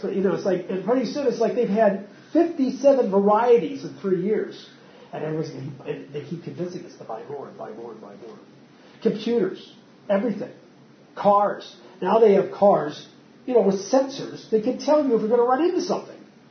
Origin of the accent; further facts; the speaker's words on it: Appalachia, United States; I grew up in Appalachia, and he was poor.